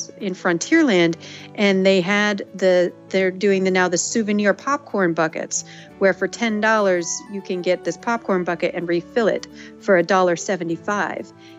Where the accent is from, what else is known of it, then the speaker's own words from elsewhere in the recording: Kansas, United States; I'm from Kansas, so I'm used to good meat.